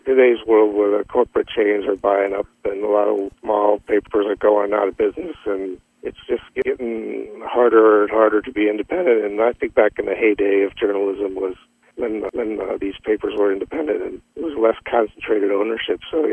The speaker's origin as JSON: {"language": "English", "town": "Lake Park", "region": "Iowa", "country": "United States", "said": "I'm from Western Iowa, Lake Park, which is up by Okoboji."}